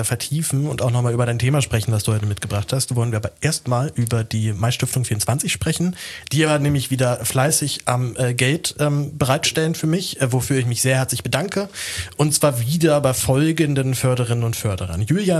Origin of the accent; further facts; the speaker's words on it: Berlin, Germany; Für mich ist es auf jeden Fall sehr praktisch, wenn alle in meine Heimat ziehen, da muss ich nicht mehr so viel rumfahren. Warum genau geht's nach Berlin?